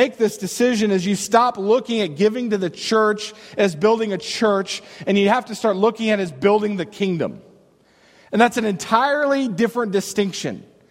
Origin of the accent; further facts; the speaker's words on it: United States; I'm an American. I live in America.